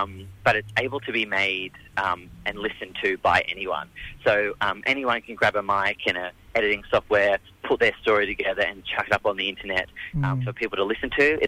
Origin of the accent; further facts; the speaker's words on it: Narromine, New South Wales, Australia; also born or lived in Baradine; now in Melbourne, Australia; I'm from Gamilaroi country out near Barradine, but I grew up in Narromine, which is Wiradjuri country, and now I live down in Melbourne on Wurundjeri country.